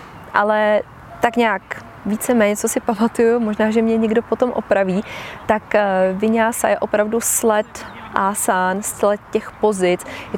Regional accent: Ostrava, Moravian-Silesian Region, Czechia; Jsem z Ostravy, tak jsem trochu ráznější.

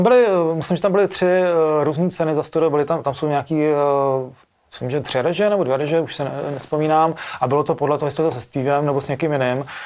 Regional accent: Prague, Czechia; my jsme říkali, jsme z Prahy.

